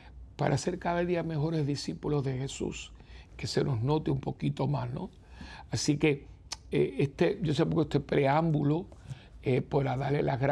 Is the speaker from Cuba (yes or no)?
yes; Cuba; now in Miami, United States; cuando yo salí de Cuba, yo fui para Miami, ¿no? Cuando yo llegué a Miami, aquello era Miami como tal, un pueblo de campo